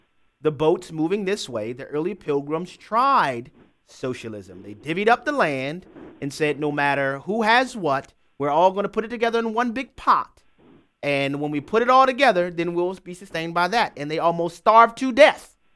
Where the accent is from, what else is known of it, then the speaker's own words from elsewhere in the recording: Louisiana, United States; Let's go now to my home state of Louisiana